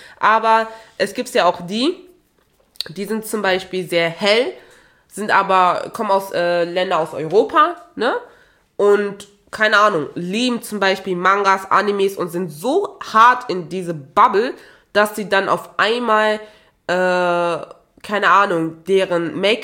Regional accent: Togo; now in Germany; ich bin schwarz, ich komme ursprünglich aus Togo, lebe aber hier in Deutschland, spreche halt, wie ihr auch hört, fließend Deutsch.

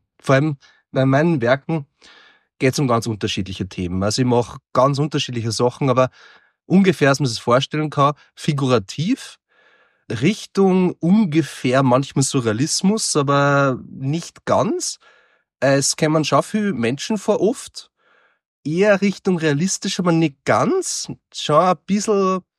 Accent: Vöcklabruck, Upper Austria, Austria; now in Vienna, Austria; aufgewachsen in Oberösterreich, in Vöcklabruck.

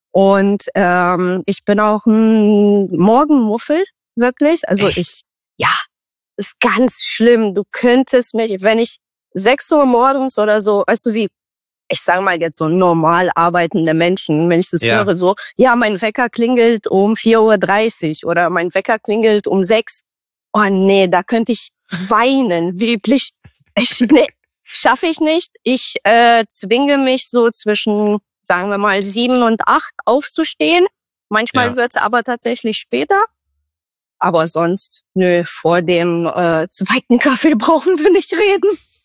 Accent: Bucharest, Romania; now in Berlin, Germany; In Rumänien, in Bukarest. Ich komme eigentlich aus Rumänien, bin in Bukarest geboren und aufgewachsen. Und bin 2015 nach Deutschland rübergekommen, umgezogen nach Berlin.

